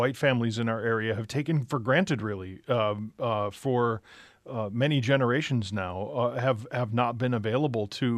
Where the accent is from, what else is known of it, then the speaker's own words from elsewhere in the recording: La Crosse, Wisconsin, United States; I'm white and born and raised in La Crosse.